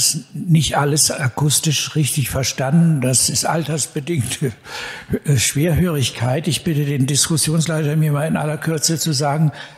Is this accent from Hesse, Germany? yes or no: no; Cologne, North Rhine-Westphalia, Germany; Ich bin im Hillige Kölle groß geworden